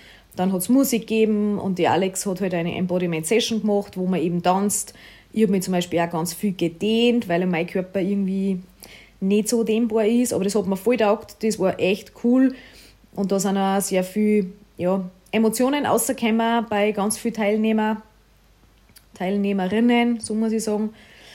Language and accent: German; Italy; also nicht so ein Sand wie bei uns in Italien am Strand, viel feiner, viel weicher, voll warm